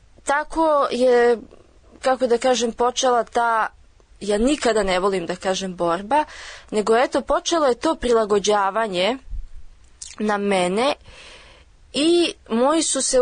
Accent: Belgrade, City of Belgrade, Serbia; born there; Rođena sam u Beogradu 2002. godine, 30. oktobra

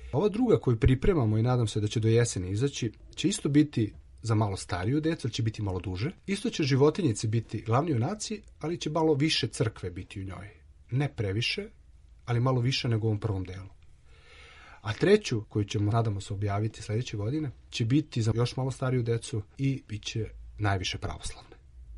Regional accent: Serbia; Ako želimo da ovde opstanemo kao Srbi, a ne kao neki treći

